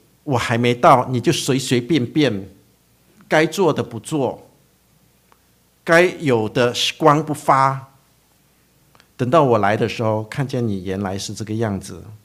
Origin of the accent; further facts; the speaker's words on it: China; 用据我们中国人的成语就是怎样，你要未雨绸缪啊，你要先想好。